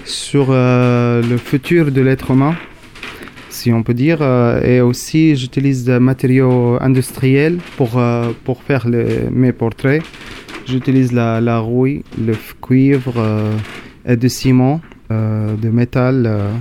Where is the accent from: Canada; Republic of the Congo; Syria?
Syria; now in France; Moi, je viens de la Syrie, mais je suis d'une nationalité libanaise. On peut dire libano-syrien.